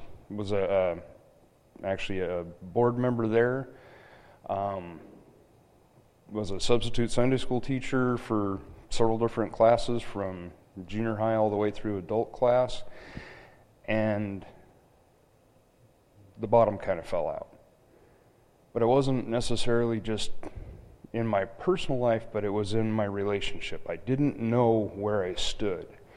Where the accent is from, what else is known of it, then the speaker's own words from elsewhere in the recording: Corvallis, Oregon, United States; I was basically born in a pew. My parents went to Assemblies of God Church there in Corvallis, and I grew up in the Assemblies of God Church.